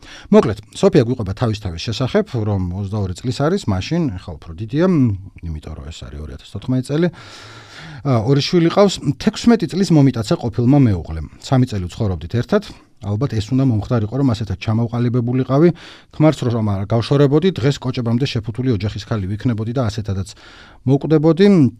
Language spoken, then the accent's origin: Georgian; Baghdati, Imereti, Georgia; ჩემი იდენტობა არის რომ ბაღდადიდან ვარ წარმოშობილი, ჩემთვის ქუთაისი ქალაქია და ბაღდადის ქალაქი ამ არის უფრო პატარა რაიონული ცენტრი